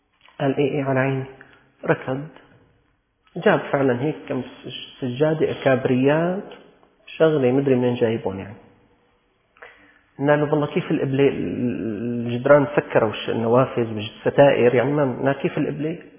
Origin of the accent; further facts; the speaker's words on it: Syria; نحن من الشام، نحن مسلمين، نحن من المالكي